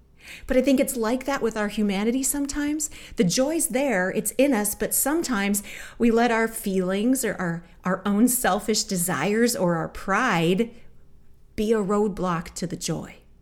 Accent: Minnesota, United States; Now, I'm from Minnesota. And if you're from Minnesota, you know that we have two seasons in Minnesota

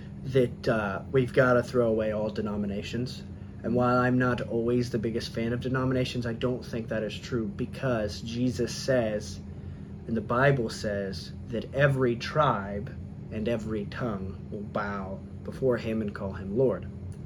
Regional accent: United States; As an American, honestly, and as an American, I think you got to look more American.

